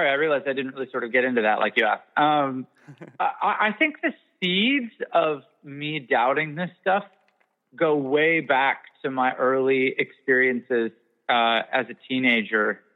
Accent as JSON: {"language": "English", "country": "Canada", "said": "I'm also Canadian. So there's a cultural element to all of that."}